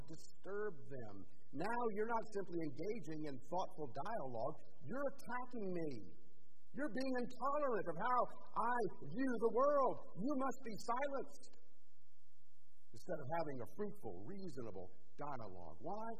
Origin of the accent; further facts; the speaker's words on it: United States; I mean, as an American, as somebody who's very practical, and as Americans, we tend to be more pragmatic